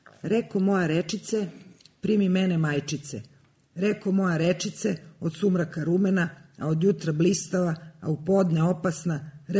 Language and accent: Serbian; Belgrade, Serbia; odrasla sam na Novom Beogradu, onda sam otišla na Đeran pijacu pa sam se opet vratila na Novi Beograd. Vrlo verovatno ću tu i ostati do samog kraja.